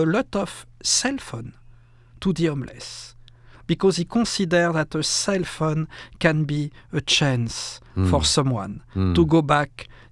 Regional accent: France; English is a second language; I come from France. You can listen my accent.

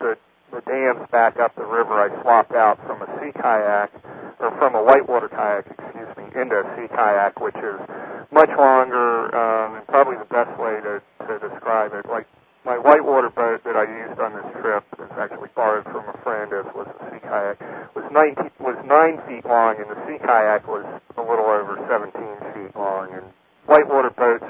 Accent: Virginia, United States; also born or lived in Idaho / Washington; since I'm originally from Virginia, but since I've lived in the West, I've lived in eastern Idaho, and I've lived in eastern Washington.

